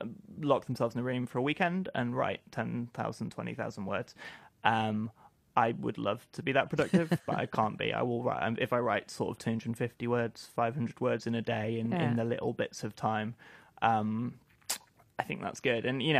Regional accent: Wilmslow, North West England, United Kingdom; I grew up in Wilmslow.

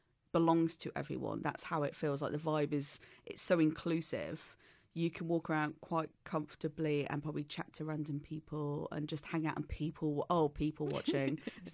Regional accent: Rugby, West Midlands, United Kingdom; I'm from Rugby.

